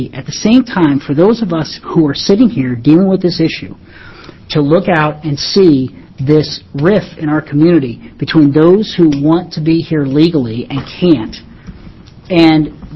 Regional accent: California, United States; At the same time, growing up in California, my school was, my elementary school was over 90% Hispanic

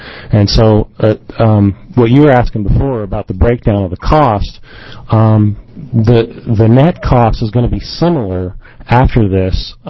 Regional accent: Corvallis, Oregon, United States; I'm from Corvallis.

